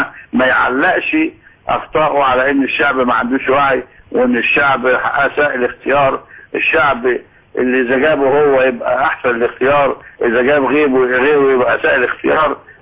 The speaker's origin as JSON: {"language": "Arabic", "town": "Alexandria", "region": "Alexandria Governorate", "country": "Egypt", "said": "عندنا في اسكندرية كان يوم ممطر في اول يوم،"}